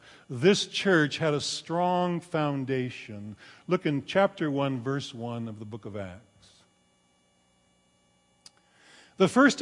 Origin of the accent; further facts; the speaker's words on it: California, United States; I grew up in the California desert, and there was all kinds of electric storms